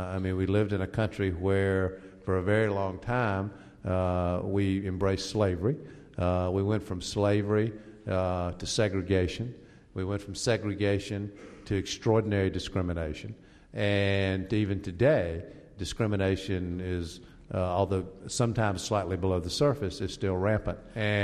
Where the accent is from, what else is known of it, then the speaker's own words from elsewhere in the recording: South Carolina, United States; also born or lived in Georgia; I was born in 1953 in South Carolina. I lived my whole youth in South Carolina, Georgia, and North Carolina.